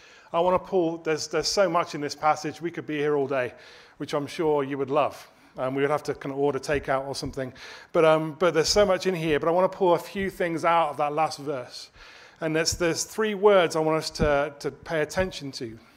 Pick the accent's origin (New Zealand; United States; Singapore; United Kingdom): United Kingdom; moved away as an adult; now in Canada; you probably can tell that we're not from Canada originally. We're from the UK.